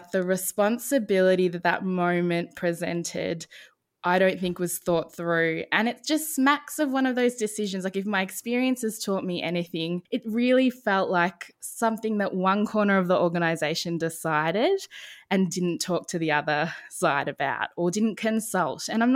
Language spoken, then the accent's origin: English; India; As an Indian